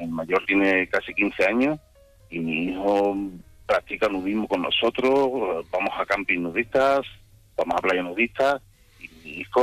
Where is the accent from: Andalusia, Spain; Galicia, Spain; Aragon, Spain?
Andalusia, Spain; Seville; Yo en este caso soy de Sevilla.